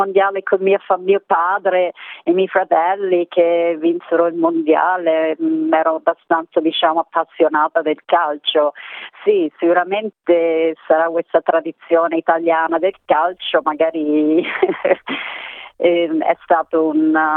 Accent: Myrtleford, Victoria, Australia; also born or lived in Albury-Wodonga, New South Wales; poi io sono nata nel 1971 a Myrtleford, e da lì Myrtleford poi ho fatto quasi tutta la scuola, Albury Wodonga, che è Nuovo Sud Galles

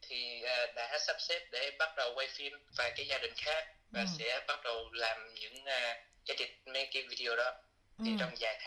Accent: Australia; Vietnamese is a second language; Dạ, con được sinh ra và lớn lên tại Úc.

